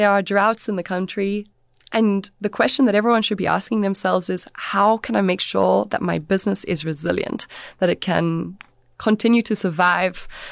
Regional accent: South Africa; Even as a South African, when Domin, my business partner, and I did a prospection trip in July, some of those hypotheses were completely thrown out the window.

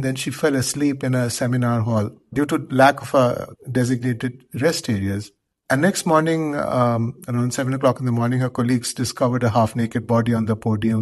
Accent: Kolkata, West Bengal, India; I'm from Calcutta.

